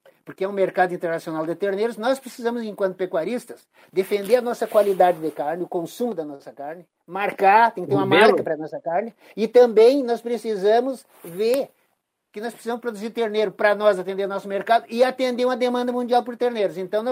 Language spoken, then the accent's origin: Portuguese; Santiago, Rio Grande do Sul, Brazil; Eu disse que era do Santiago Grande, do Rio Grande do Sul.